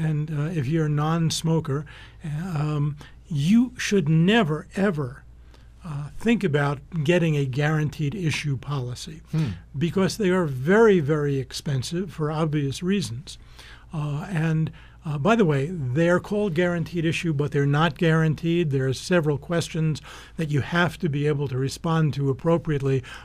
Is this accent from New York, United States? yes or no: yes; New York City, New York, United States; now in Tucson, United States; And of course, I'm from New York, New York City. And the apartment that I lived in and moved out of to come here to Tucson, I could see the World Trade Center from my windows.